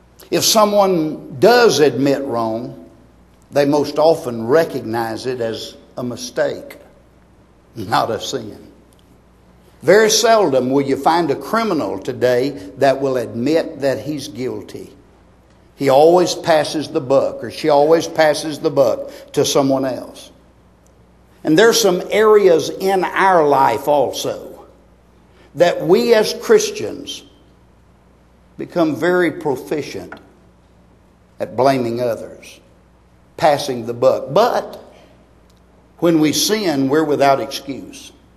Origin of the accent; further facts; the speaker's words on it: Texas, United States; When I was a boy growing up in East Texas, we used to call it passing the buck.